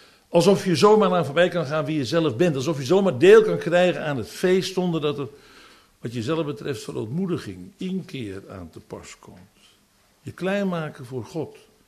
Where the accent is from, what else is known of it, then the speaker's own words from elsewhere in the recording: Netherlands; Maar ik ben een Hollandse jongen.